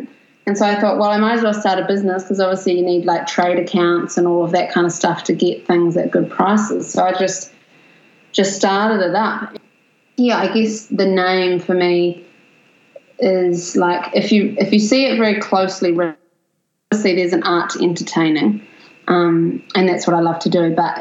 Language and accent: English; New Zealand; now in Melbourne, Australia; because I moved down from New Zealand, actually.